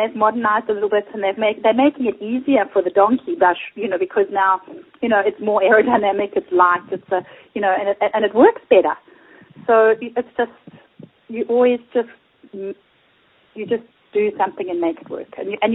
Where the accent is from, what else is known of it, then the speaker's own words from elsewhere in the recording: South Africa; even though I came from South Africa.